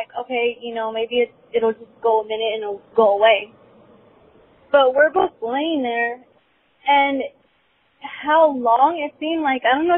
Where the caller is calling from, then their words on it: Menifee, California, United States; I'm calling from Menifee. So I'm in Menifee, California. It's in basically Riverside area, Inland Empire.